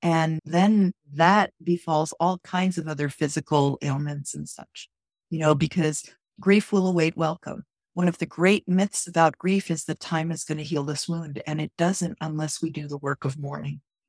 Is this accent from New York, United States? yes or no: yes; New York, United States; moved away as an adult; also born or lived in Calgary; now in Radium Hot Springs, Canada; I came from New York and I moved to Calgary, Alberta, Canada. And from there, I moved to a small community in the Canadian Rockies called Radium Hot Springs, which is part of the Upper Columbia Valley.